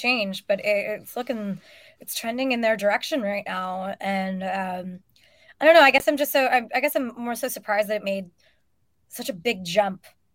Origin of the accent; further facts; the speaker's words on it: California, United States; I grew up in Northern California when Barry Bonds was Barry Bonds.